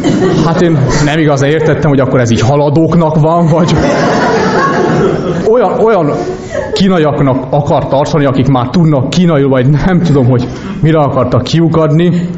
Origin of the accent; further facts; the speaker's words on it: Romania; megtudták, hogy Romániából vagyok